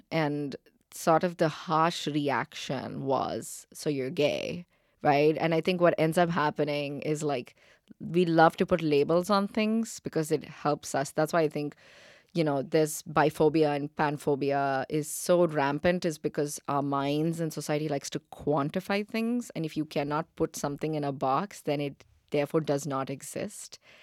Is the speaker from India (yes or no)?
yes; Chennai, Tamil Nadu, India; when I was young and in India, especially growing up in Chennai, which is, you know, moderately conservative, not as modern as like Mumbai where you grew up, or Delhi.